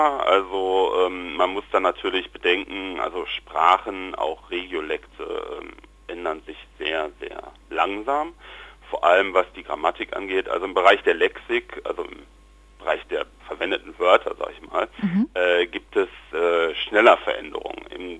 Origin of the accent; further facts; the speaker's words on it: North Rhine-Westphalia, Germany; Also bei uns im Pott ist das eine Mantaplatte.